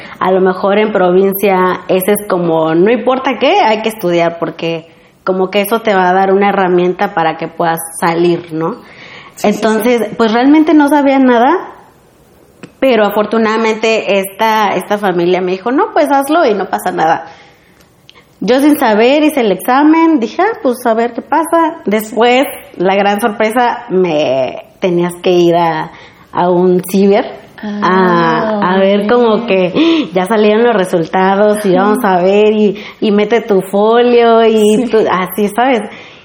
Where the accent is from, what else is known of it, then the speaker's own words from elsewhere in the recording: Ayutla, Guerrero, Mexico; soy originaria de Guerrero, específicamente del municipio de Ayutla, en la Costa Chica.